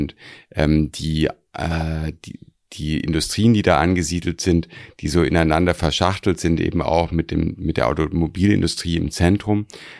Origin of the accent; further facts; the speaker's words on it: Baden-Württemberg, Germany; wo ich groß geworden bin, also das war komplettes CDU-Land, also aber einfach jetzt, also einfach in dem Ort, in dem ich groß geworden bin. Und das war schon, also Baden-Württemberg ist natürlich, das wissen wir, Ewigkeiten natürlich fest in CDU-Hand gewesen.